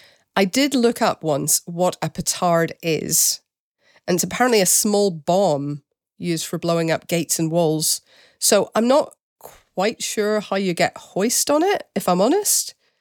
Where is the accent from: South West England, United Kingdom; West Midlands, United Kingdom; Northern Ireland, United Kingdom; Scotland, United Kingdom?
Northern Ireland, United Kingdom; In my hometown in Northern Ireland, in the Catholic Church, they used to bring in, and brace yourself here, Charlotte, a Protestant man to sing that song